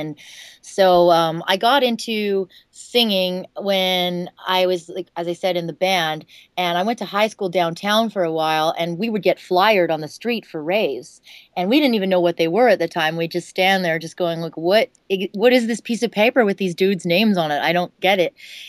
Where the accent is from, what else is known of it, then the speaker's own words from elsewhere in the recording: Vancouver, British Columbia, Canada; I grew up in Vancouver, which is 2.5 hours north of Seattle.